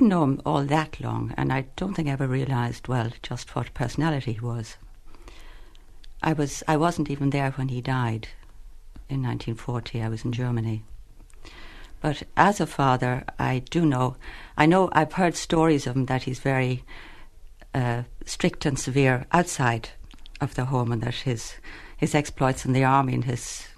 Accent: Kildare, Ireland; born there; I was born in the Curragh, yes, yeah.

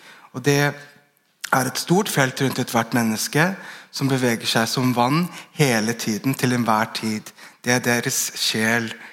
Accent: Bærum, Akershus, Norway; jeg vokste opp i Bærum på 90-tallet, lenge før mange av de tingene vi kjenner til nå er liksom mer snakket om, da.

